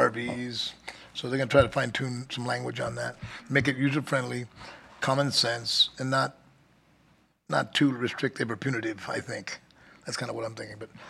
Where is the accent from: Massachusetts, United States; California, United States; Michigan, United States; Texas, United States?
Texas, United States; San Antonio; she's from my hometown, so we hit it off pretty good, San Antonio, Texas.